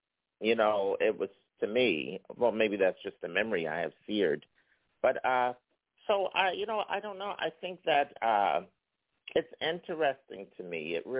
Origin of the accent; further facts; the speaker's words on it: Philadelphia, Pennsylvania, United States; I grew up on Toronto Street in North Philadelphia. And it was really great, right off of Broad Street.